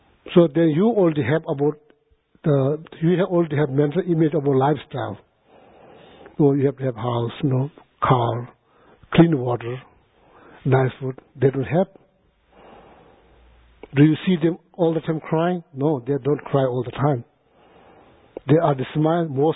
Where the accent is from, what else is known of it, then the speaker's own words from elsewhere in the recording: India; I was born in India, grew up in India, that part of the world.